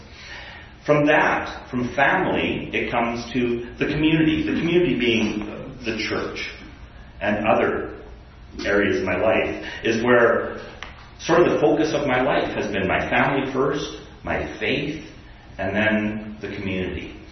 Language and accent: English; Alberta, Canada; also born or lived in British Columbia; I was born in British Columbia, northern BC, grew up in Alberta, lived in various places, into the States and across Canada, and I ended up here by choice.